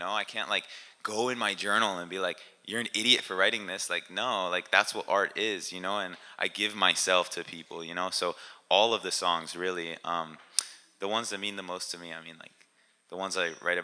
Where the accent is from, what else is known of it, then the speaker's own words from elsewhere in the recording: Baltimore, Maryland, United States; also born or lived in Philadelphia, United States; So growing up in Baltimore, Maryland area, how you asked, it was cool, but at the same time, coming from Philadelphia, you know, Philadelphia is like really urban.